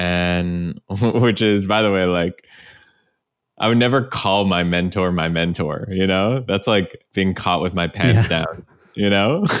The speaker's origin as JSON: {"language": "English", "country": "Canada", "said": "You know that I'm Canadian."}